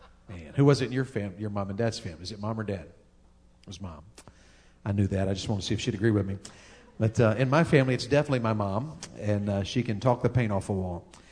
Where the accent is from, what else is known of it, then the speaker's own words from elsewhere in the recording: Tennessee, United States; She's from Ohio. I'm from Tennessee. She's a Yankee. I'm a Southerner.